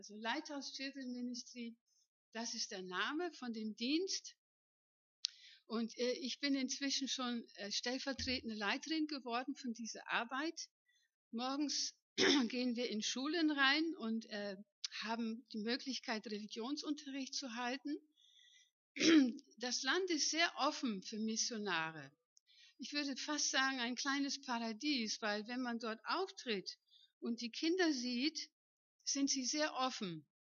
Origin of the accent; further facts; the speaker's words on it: Lower Saxony, Germany; also born or lived in Netherlands / Altensteig, Germany; Ich bin in Holland geboren, in Ostfriesland aufgewachsen, im Norden von Deutschland. Dann war ich 15 Jahre im Schwarzwald zu Hause, in Altensteig bei Freudenstadt.